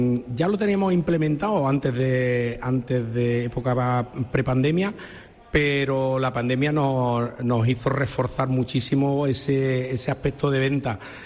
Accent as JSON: {"language": "Spanish", "town": "Córdoba", "region": "Andalusia", "country": "Spain", "said": "Los cordobeses, yo soy de Córdoba, somos diferentes a los malagueños, a los sevillanos."}